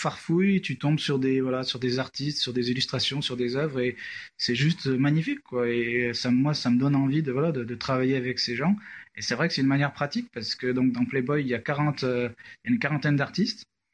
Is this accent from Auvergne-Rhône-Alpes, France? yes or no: yes; Saint-Étienne, Auvergne-Rhône-Alpes, France; donc moi je suis désolé, mais je suis de Saint-Étienne, hein, pas ma faute.